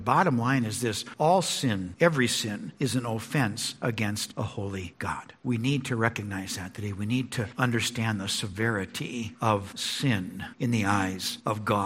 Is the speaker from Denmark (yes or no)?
no; Kearney, Missouri, United States; And I grew up in Kearney, Missouri.